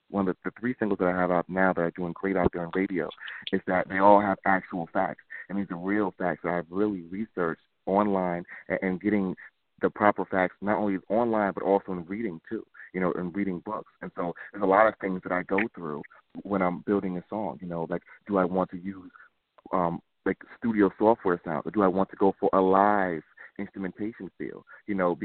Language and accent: English; New York City, New York, United States; really growing up in Manhattan and learning new records and all the old records